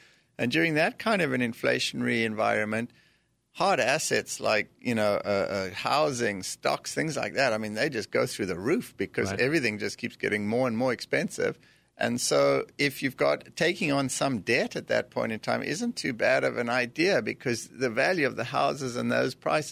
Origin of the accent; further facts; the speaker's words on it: South Africa; moved away; But then I come from South Africa and I've seen inflation almost 30% over there.